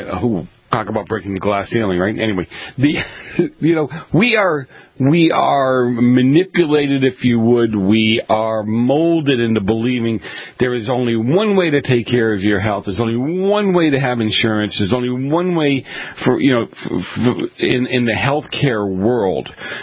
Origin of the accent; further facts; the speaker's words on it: Boston, Massachusetts, United States; I grew up in Boston. We kind of took care of each other